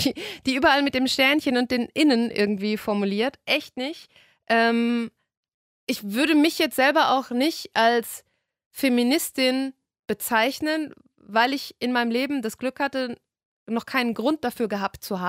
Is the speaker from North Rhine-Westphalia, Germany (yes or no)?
no; Bavaria, Germany; ich bin keine Original-Rheinländerin. Ich bin aus Bayern zugezogen.